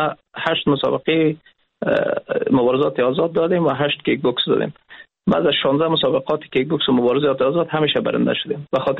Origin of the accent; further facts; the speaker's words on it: Afghanistan; ما افغان هستیم